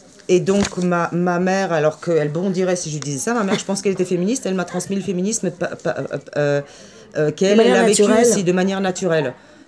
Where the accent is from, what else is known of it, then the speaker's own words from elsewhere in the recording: Austria; j'ai grandi en Autriche, ma mère qui a toujours travaillé.